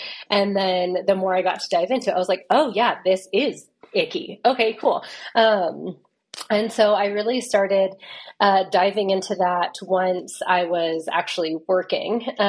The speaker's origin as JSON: {"language": "English", "town": "Flagstaff", "region": "Arizona", "country": "United States", "said": "When I say I'm from Flagstaff, people are like, oh my gosh, I've been there."}